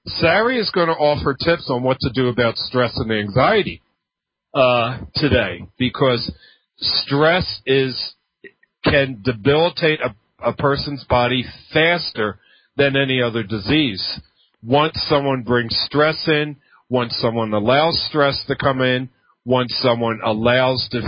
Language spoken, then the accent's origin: English; Philadelphia, Pennsylvania, United States; and I'm from Philadelphia, and I lived in Philadelphia at the time